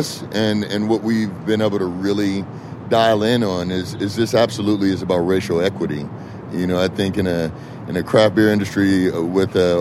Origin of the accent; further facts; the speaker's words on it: California, United States; born there; I was born in Sentinella Hospital right around the corner.